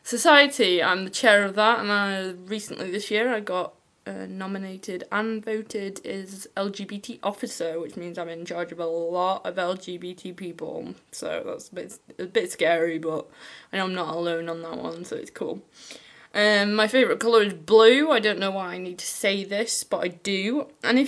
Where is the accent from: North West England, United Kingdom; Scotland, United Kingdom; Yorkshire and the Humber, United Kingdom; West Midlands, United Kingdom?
North West England, United Kingdom; If you're wondering what my accent is, I'm from Cheshire, which is too south to be northern